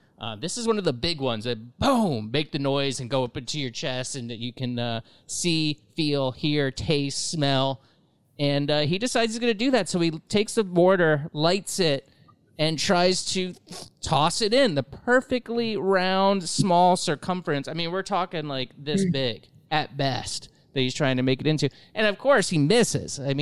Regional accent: Florida, United States; I mean, growing up in Florida, obviously fireworks were a big part of my childhood

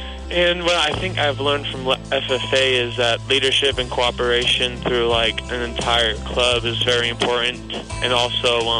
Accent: Centralia, United States; I'm a junior from Centralia.

